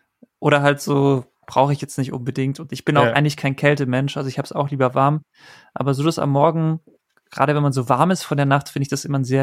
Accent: Baden-Württemberg, Germany; Ich bin ja auch Schwabe

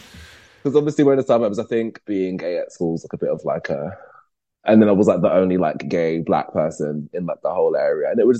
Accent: Wood Green, London, United Kingdom; also born or lived in Essex / Hainault; So I grew up between North London and Essex. So it was, I was in like Wood Green, Turnback Lane, like North London.

